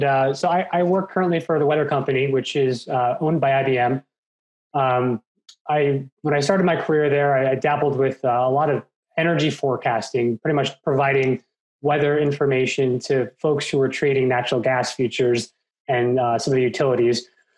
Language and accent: English; Long Island, New York, United States; So I grew up on Long Island, New York as a kid and ended up experiencing Hurricane Bob in 1991.